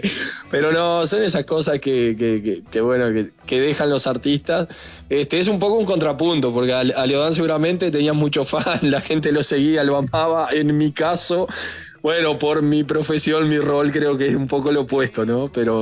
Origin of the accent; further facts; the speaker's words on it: Uruguay; hoy en mi ciudad, acá por mi pueblo, a 80 kilómetros de Montevideo.